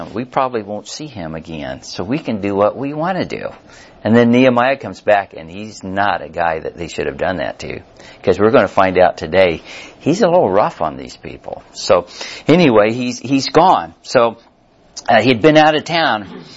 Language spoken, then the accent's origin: English; Missouri, United States; and even I'm from Missouri, even though I don't live in Missouri right now, I still am one of these guys that you got to show me stuff.